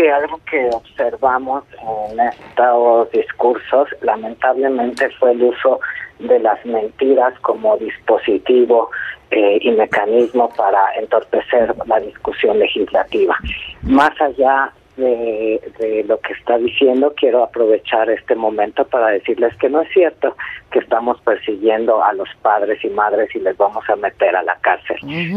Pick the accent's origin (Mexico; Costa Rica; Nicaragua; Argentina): Mexico; doloroso como ciudadano mexicano poder estar presenciando